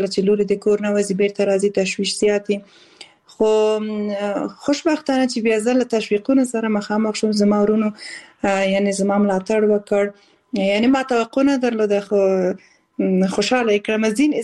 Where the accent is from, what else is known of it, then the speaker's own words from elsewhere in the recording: Balkh, Afghanistan; born there; also born or lived in Khost / Kabul / Kunduz; او زه اصل د خوست ولایت یم خو زیږیدلې په بلخ ولایت کې یم او زده کړې مې په کابل کې او په کندز ولایت کې کړې دي.